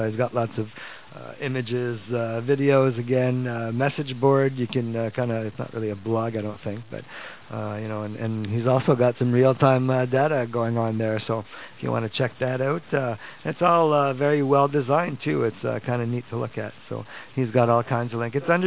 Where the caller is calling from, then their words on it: Montreal, Quebec, Canada; I'm transmitting from Montreal tonight.